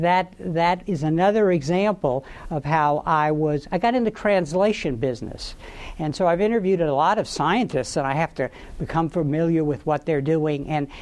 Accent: Galveston, Texas, United States; When I was growing up in Galveston, Texas, I regularly watched Edward R. Murrow's Person to Person

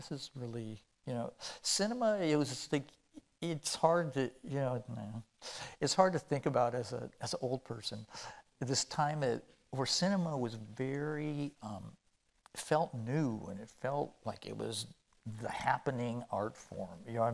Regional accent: Goleta, California, United States; also born or lived in Los Angeles; I was born in Los Angeles. I grew up here in Santa Barbara, but actually Goleta, like right over there. So I grew up in Goleta. We moved here when I was like 5 or 6 years old.

